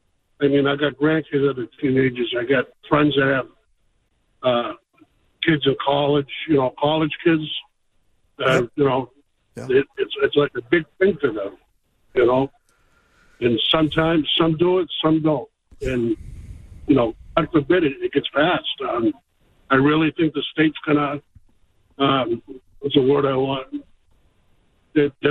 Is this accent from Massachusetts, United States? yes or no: yes; Massachusetts, United States; You know, I grew up in Massachusetts back in the day.